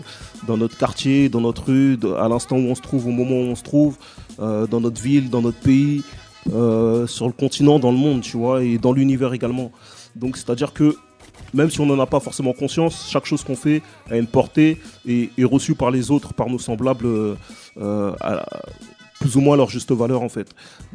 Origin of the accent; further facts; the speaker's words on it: Togo; Moi, je suis originaire du Togo, ça se trouve dans le golfe de Guinée, entre le Bénin et la Côte d'Ivoire.